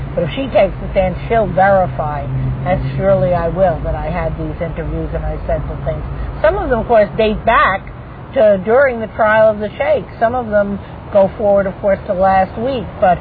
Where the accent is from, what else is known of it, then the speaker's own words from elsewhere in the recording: New York, United States; I'm a New Yorker, Clark, and, you know, we sometimes think everything stops west of the Hudson